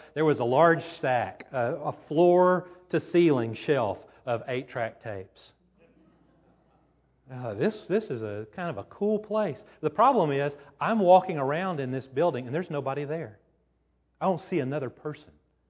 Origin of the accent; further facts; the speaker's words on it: Houston, Texas, United States; Where are you from? Houston, Texas.